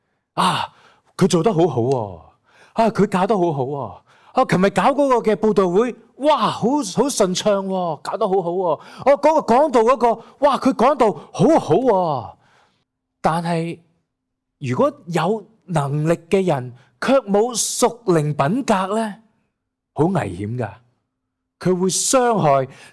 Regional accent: China; 我哋中国人有句说话叫咩话？

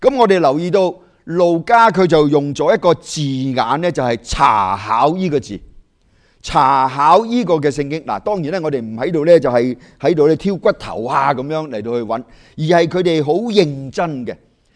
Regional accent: China; 我哋中国人讲嘅说话就系真金不怕红炉火吓

